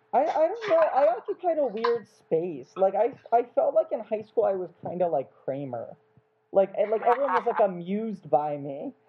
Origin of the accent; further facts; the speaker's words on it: New York, United States; I grew up in New York, so I went to the UCB a lot.